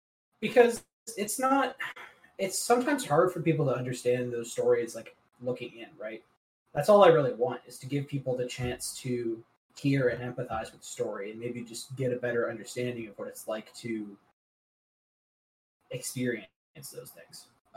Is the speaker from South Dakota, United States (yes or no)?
no; Indiana, United States; born there; Well, no, I was born in Indiana. I lived in Indiana.